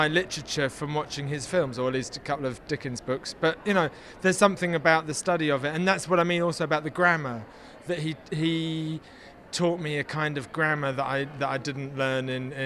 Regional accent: United Kingdom; Well, we are both British

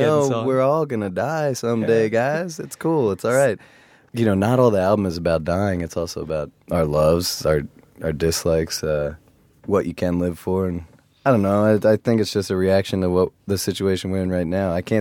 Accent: Philadelphia, Pennsylvania, United States; I'm from Philadelphia.

